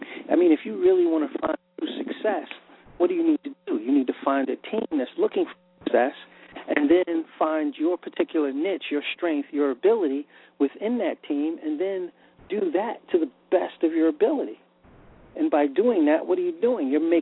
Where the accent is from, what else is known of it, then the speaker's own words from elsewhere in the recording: United States; We were born in the United States. We were raised in the United States.